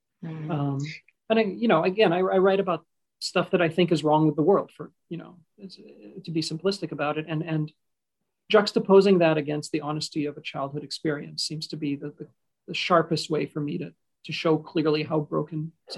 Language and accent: English; Qatar; also born or lived in Egypt; I was born in Egypt, but I grew up in this place called Qatar, which is a tiny peninsula sticking out of Saudi Arabia. And in the mid 80s, my father couldn't find work in Egypt.